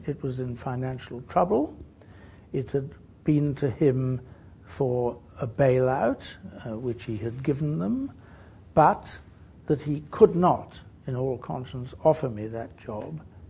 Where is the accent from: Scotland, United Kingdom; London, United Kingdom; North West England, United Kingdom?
London, United Kingdom; now in Adelaide, Australia; You see, I had a huge advantage because I came from London.